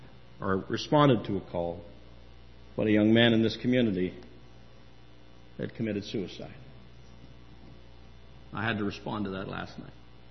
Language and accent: English; Lanark County, Ontario, Canada; I'm from Lanark County, and when Taggart Trucks, when Taggart Perkins went under, there were 5 suicides.